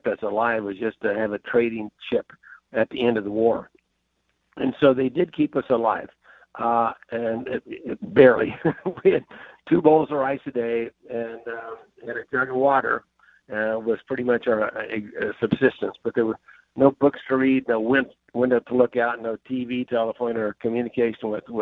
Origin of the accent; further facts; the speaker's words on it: Kansas, United States; I grew up in Kansas. I went to the Naval Academy, then flight training, and flew F-4 Phantoms in Vietnam.